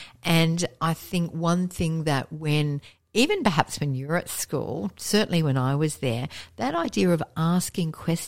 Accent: Brisbane, Queensland, Australia; there was an example given to me in my hometown of Brisbane

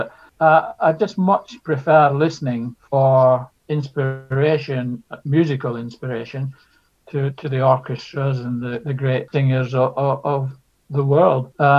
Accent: Scotland, United Kingdom; I mean, I even see, being Scottish, the royalties that arrive to me still.

